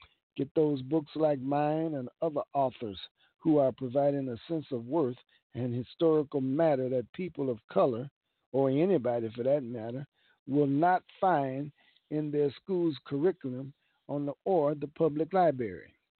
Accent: Milwaukee, Wisconsin, United States; It's a fictional piece that is set in the 1963 period time frame in Milwaukee, my hometown.

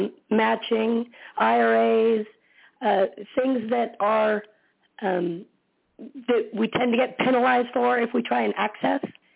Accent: Alaska, United States; I'm from Alaska, and I've talked to you one time before.

